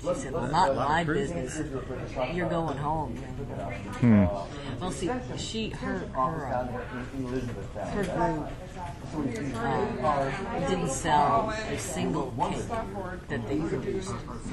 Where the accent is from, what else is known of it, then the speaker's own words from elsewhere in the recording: New York City, New York, United States; Oh, well, I'm not from Louisville, but I grew up in New York City